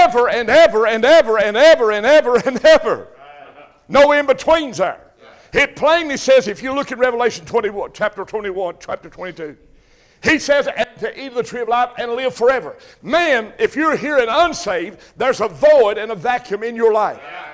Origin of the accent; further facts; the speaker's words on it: Crab Orchard, United States; But they knew me when I was born and raised in Crab Orchard.